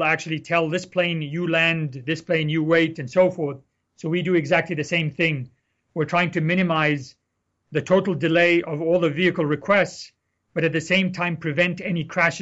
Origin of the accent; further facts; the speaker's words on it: Egypt; I'm originally from Egypt, and we have similar intersections without any automation.